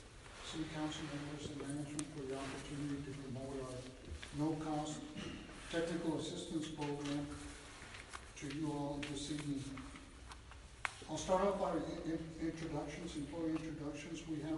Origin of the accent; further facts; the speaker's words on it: Brownsville, Texas, United States; I'm from Brownsville, Texas. I'm also a development specialist.